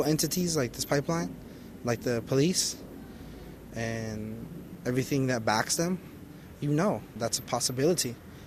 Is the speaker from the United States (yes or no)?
yes; United States; As American Indians, we don't. It's like getting worse for us. We're out here fighting really big companies.